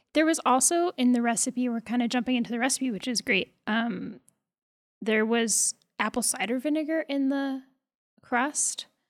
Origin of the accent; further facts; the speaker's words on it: Nevada, United States; Like one of the pies, I'm from Nevada, and the Nevada pie is a all-you-can-eat buffet pie.